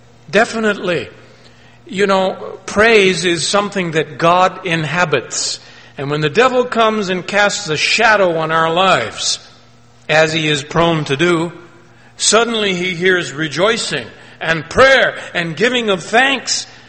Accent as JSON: {"language": "English", "region": "the South", "country": "United States", "said": "You didn't know I was from the South."}